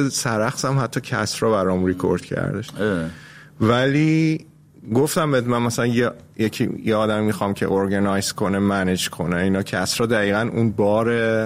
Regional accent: Iran; اومدم از ایران بیرون، یه مدت من کانادا بودم، ونکوور کانادا، حدود یه سال اونجا بودم

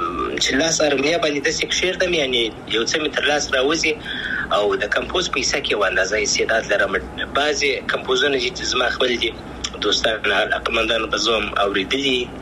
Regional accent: Afghanistan; اساسي مخکنی سوال افغانستان خو زما دی، زه افغان یم، انشاءالله بیا به افغانستان ته ولاړ سم

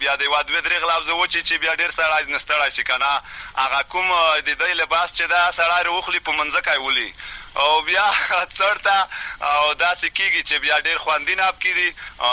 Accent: Matak, Khost, Afghanistan; زه خپل د خوست ولایت د تڼۍ ولسوالۍ د متک کلی اوسیدونکی

